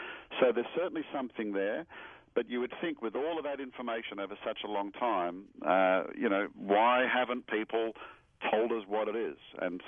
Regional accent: Australia; now in United States; I have a deep southern Georgia accent, of course. Now, I come originally from Australia.

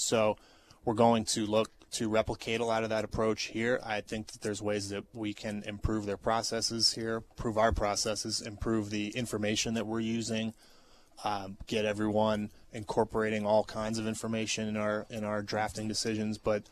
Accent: Virginia, United States; Number one is I happen to be from this region. I grew up in Northern Virginia. Have a ton of family here and know this city really well.

